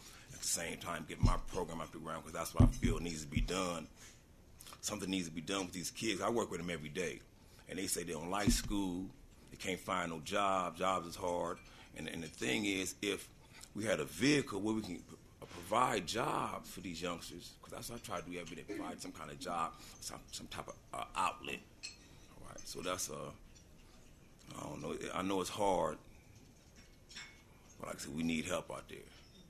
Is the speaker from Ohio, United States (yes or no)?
no; Los Angeles, California, United States; Okay, first off, I was born and raised in Los Angeles. All my life was in Los Angeles